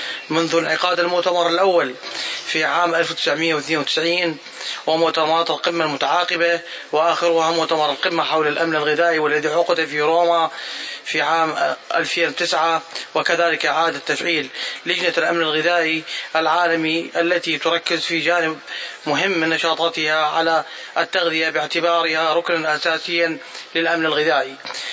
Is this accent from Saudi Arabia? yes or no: no; Iraq; سيد الرئيس، إن بلدي العراق يواجه هو الآخر تحديات متعددة